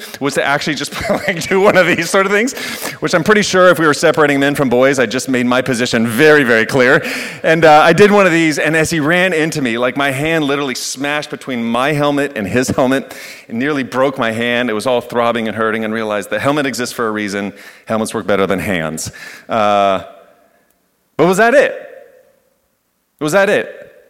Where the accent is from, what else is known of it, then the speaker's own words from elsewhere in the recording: United States; I'm American, so I will.